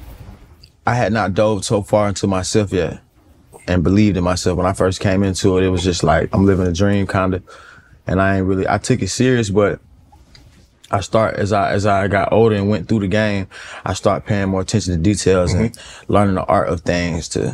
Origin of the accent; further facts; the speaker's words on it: Atlanta, Georgia, United States; I'm from Atlanta, so you know, like